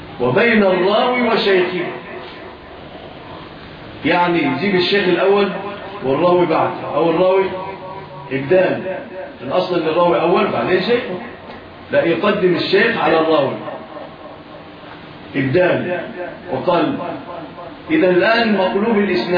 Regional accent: Egypt

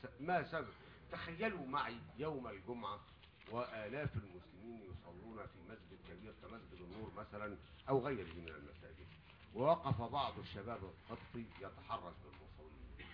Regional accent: Egypt; انني كمصري مسلم ليبرالي

